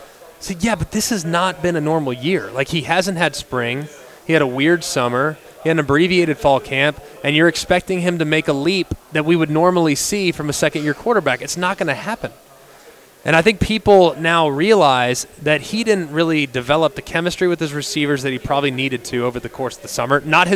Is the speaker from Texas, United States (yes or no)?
yes; Texas, United States; also born or lived in California; I am originally from California, but grew up in Texas for most of my adolescent years.